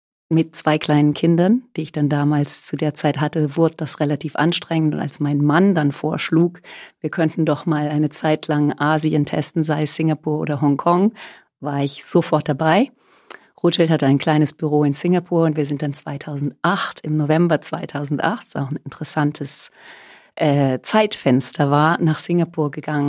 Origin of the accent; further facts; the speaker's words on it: Germany; moved away as an adult; now in Zürich, Switzerland; Also ich bin Deutsche, bin in Deutschland Jura studiert und promoviert, sehr, sehr lange her. Und bin dann in die Schweiz gegangen, der Liebe wegen, nach Zürich.